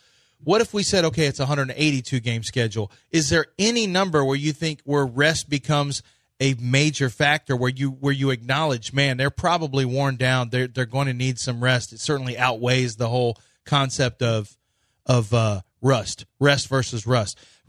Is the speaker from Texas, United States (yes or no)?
yes; Houston, Texas, United States; I grew up here in Houston.